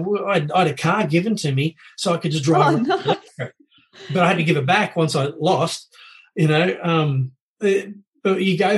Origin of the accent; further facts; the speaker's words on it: Bankstown, New South Wales, Australia; I grew up in the Bankstown area, then I'd seen a mass immigration into the area. I'd seen how the area had changed, not for the better.